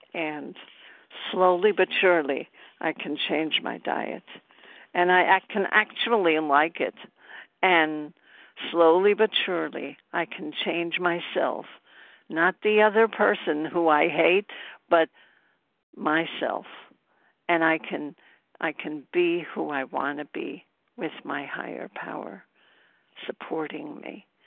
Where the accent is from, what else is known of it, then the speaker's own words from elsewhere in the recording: Brooklyn, New York, United States; I'm from Brooklyn, but at this point, I'm in upstate.